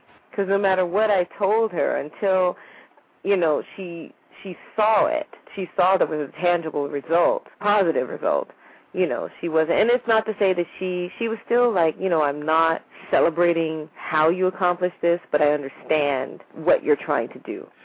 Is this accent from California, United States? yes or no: yes; Van Nuys, California, United States; also born or lived in Hawaii; Well, I left Hawaii, which most of my classmates didn't do. And so I grew up in Van Nuys, and I saw my classmates every day.